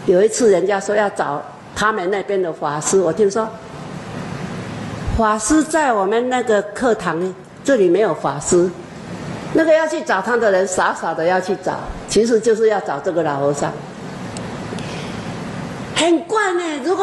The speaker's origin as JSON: {"language": "Chinese", "town": "Chiayi", "region": "Chiayi City", "country": "Taiwan", "said": "我说：“我是嘉义市。”"}